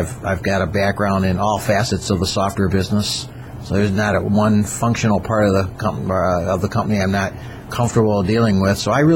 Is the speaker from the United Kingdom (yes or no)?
no; Flint, Michigan, United States; Good question. I'm from Flint, Michigan.